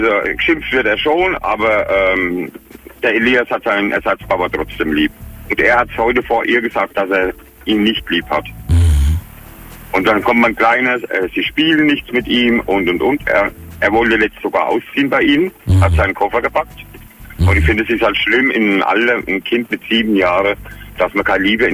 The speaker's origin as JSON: {"language": "German", "town": "Bad Kissingen", "region": "Bavaria", "country": "Germany", "said": "Ich komme aus Bad Kissingen, das ist in Unterfranken."}